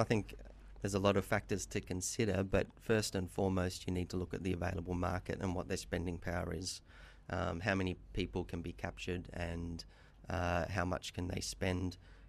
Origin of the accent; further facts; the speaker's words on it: Gold Coast, Queensland, Australia; now in Kuala Lumpur, Malaysia; In 2011, we moved our headquarters from the Gold Coast, our hometown in Australia, to Kuala Lumpur.